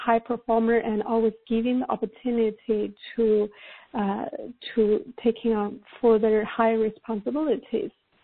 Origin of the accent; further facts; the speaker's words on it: China; English is a second language; you know, I grew up in China.